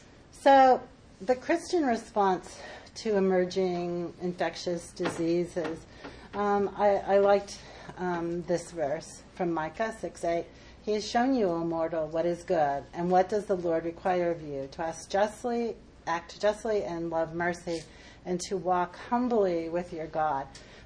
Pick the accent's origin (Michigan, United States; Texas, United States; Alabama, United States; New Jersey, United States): New Jersey, United States; So you can see that I'm from New Jersey.